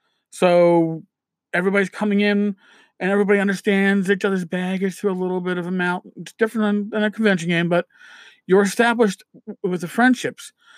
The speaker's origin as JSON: {"language": "English", "region": "New York", "country": "United States", "said": "and I'm a New Yorker, we do the same thing"}